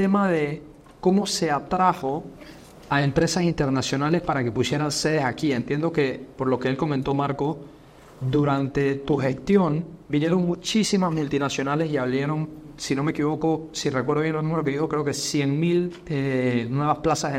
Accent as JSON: {"language": "Spanish", "country": "Panama", "said": "Y nosotros, como panameños y como país, por supuesto que podemos seguir creciendo"}